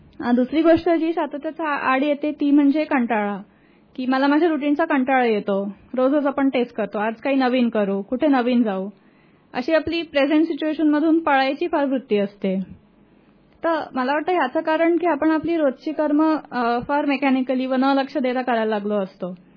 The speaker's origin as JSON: {"language": "Marathi", "town": "Nagpur", "region": "Maharashtra", "country": "India", "said": "मी मूळ नागपूरचे आहे."}